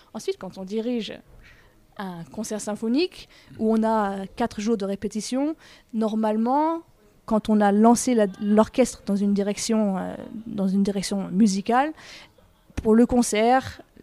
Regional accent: France; j'ai été engagée en tant que française

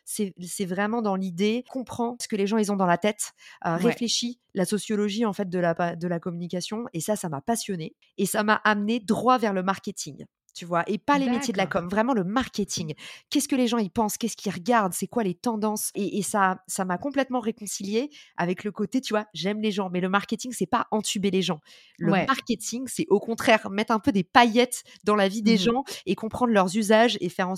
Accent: Île-de-France, France; Je suis née et j'ai grandi en banlieue parisienne.

